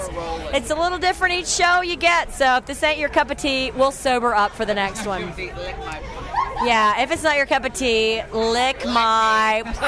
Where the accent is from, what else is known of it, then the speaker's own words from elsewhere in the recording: Tennessee, United States; because I'm from Tennessee. I'm a hillbilly.